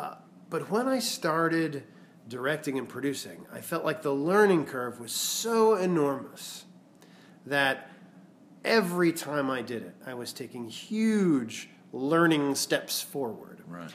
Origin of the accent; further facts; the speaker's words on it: Vermont, United States; move back to my home state of Vermont and start a theater there.